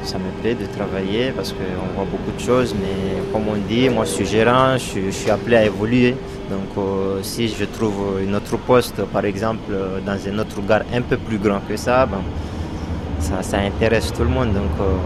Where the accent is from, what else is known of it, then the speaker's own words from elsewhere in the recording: Comoros; Depuis le jeune âge, j'aimais lire. Quand j'étais chez moi, au Comore